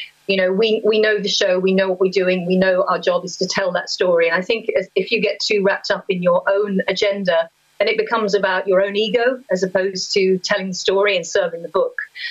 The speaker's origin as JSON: {"language": "English", "town": "Wexford", "region": "Leinster", "country": "Ireland", "tie": "born or raised there", "also_born_or_lived": "England"}